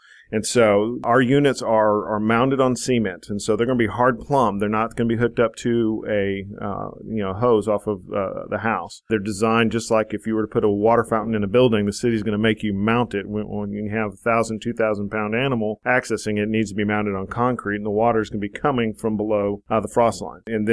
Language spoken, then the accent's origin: English; Texas, United States; I'm a Texan, I'm a native Texan